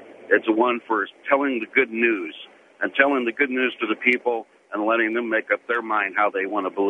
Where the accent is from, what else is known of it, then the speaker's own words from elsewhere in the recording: Missouri, United States; let me tell you who I am, where I come from. I'm originally from Missouri. I was raised a fundamentalist, and I am a conservative.